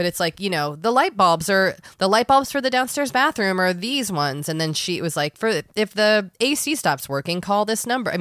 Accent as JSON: {"language": "English", "town": "Boston", "region": "Massachusetts", "country": "United States", "said": "I'm from Boston where we don't have"}